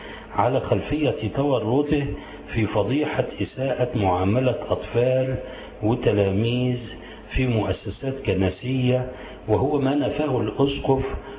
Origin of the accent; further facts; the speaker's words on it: Egypt; عندنا في مصر هنا معظمهم أرثوذكس.